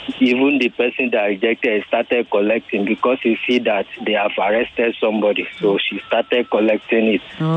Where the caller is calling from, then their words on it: Ogun, Nigeria; I'm calling from Ogun State.